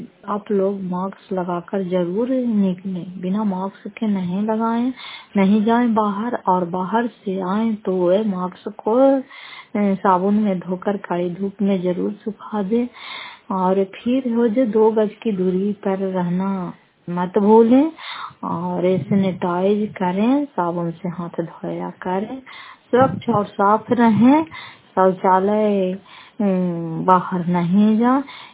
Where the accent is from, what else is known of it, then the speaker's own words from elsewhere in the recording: Fatehpur, Bihar, India; घर फतेहपुर, पंचायत मकरौता, जिला नालंदा, खराब पचरा प्रखंड की निवासी हूँ।